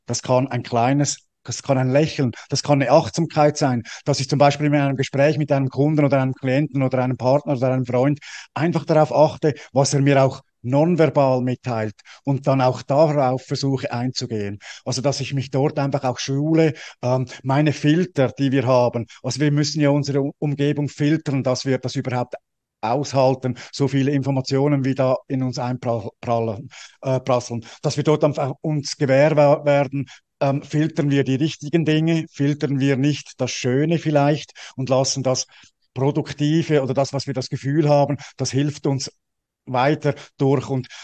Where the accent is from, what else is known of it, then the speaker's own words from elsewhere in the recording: Switzerland; Ich bin ja als Schweizer